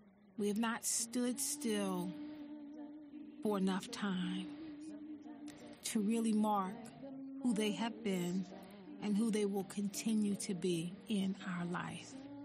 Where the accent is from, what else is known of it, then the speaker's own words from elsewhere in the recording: the South, United States; One of the things that I do believe as a Southerner that my grandmother taught me